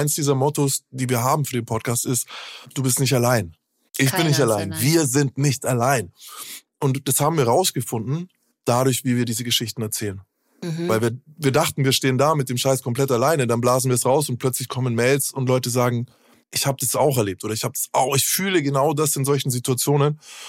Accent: Bavaria, Germany; Ich bin in Bayern aufgewachsen, ich fand das alles sehr schwierig. Ich finde auch heute, dass es nicht meine Heimat ist. Ich habe mich dort nicht wohlgefühlt.

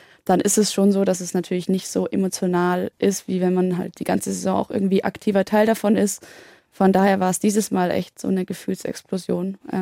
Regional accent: Friedrichshafen, Baden-Württemberg, Germany; Also ich bin ja am Bodensee groß geworden.

